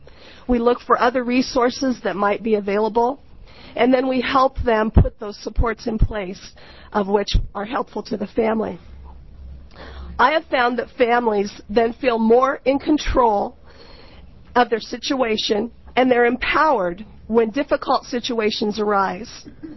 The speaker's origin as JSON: {"language": "English", "town": "Bend", "region": "Oregon", "country": "United States", "said": "I'm from Bend, Oregon."}